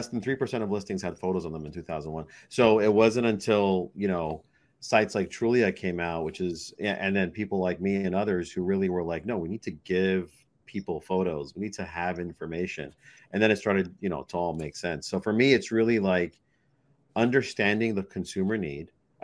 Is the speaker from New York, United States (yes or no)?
yes; Manhattan, New York, United States; I was in Brooklyn mostly, but, you know, I grew up in Manhattan.